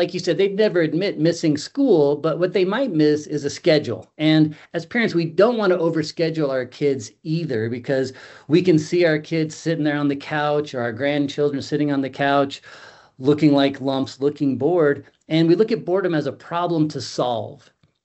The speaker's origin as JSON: {"language": "English", "town": "Boulder", "region": "Colorado", "country": "United States", "tie": "born or raised there", "said": "I grew up outside Boulder, Colorado. So I would get in the fields and I would, you know, catch grasshoppers and build forts."}